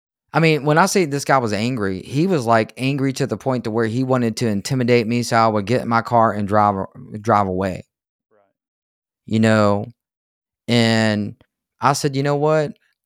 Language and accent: English; Virginia, United States; I said, hey, I'm from Virginia. I'm headed back to Virginia right now.